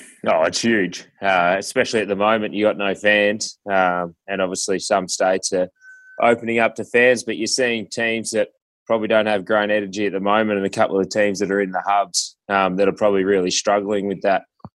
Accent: Cootamundra, New South Wales, Australia; I grew up in Cootamundra

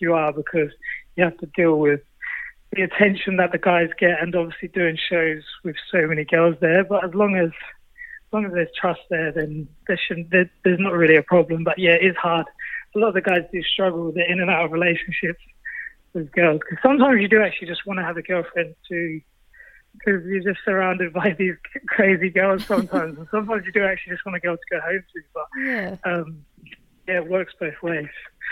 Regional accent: England, United Kingdom; now in Australia; I'm from England

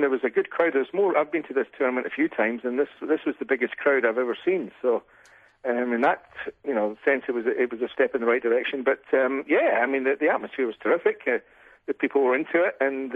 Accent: Scotland, United Kingdom; There was a bunch of guys from my hometown in Scotland.

